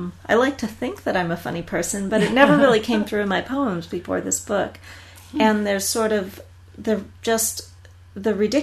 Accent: Stockton, California, United States; now in Bay Area, United States; I grew up in Stockton, California, in the Central Valley.

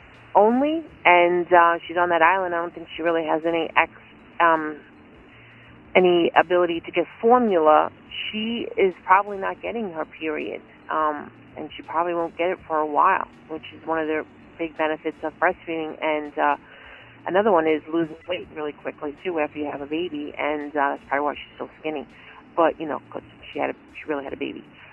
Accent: New York, United States; accent: New York; It's hard for me to say my New York accent.

